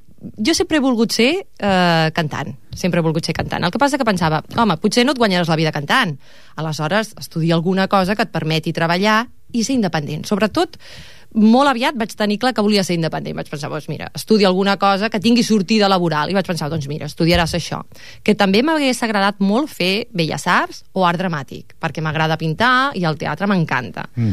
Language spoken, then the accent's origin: Catalan; Ripollet, Catalonia, Spain; now in Manlleu, Spain; La veritat és que sóc de Ripollet.